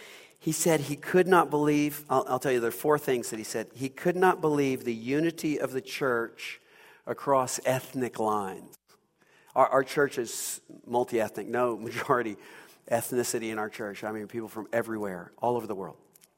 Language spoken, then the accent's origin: English; Owensboro, Kentucky, United States; someone from my hometown in Owensboro, Kentucky, who looks like me and talks like me